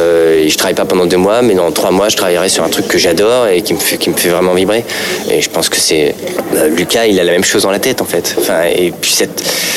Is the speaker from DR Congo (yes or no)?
no; Paris, Île-de-France, France; Je suis parisien, je suis plutôt bobo, j'ai des parents plutôt lettrés.